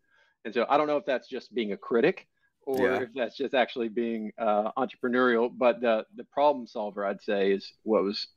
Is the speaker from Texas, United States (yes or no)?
yes; Plano, Texas, United States; I didn't grow up on a ranch. I grew up in Plano, Texas. So I'm a Texas boy, but I didn't ride a horse maybe more than five times my entire life